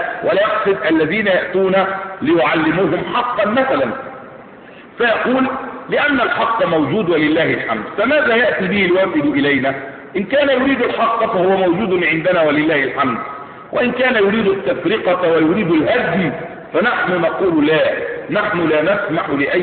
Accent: Egypt; إحنا مصريين أه

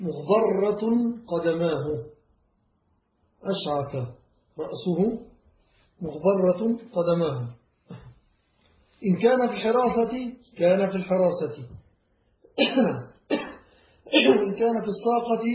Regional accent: Egypt; يقول هذا عندنا في مصر نقول هذا غلبان

